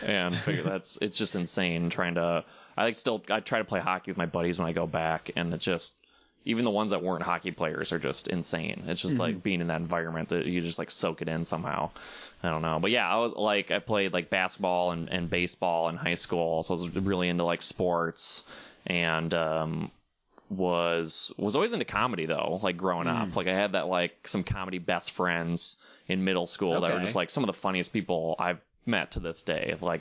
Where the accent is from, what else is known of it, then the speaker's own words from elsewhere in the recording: Duluth, Minnesota, United States; Well, yeah, like you said, I'm from Duluth, Minnesota originally.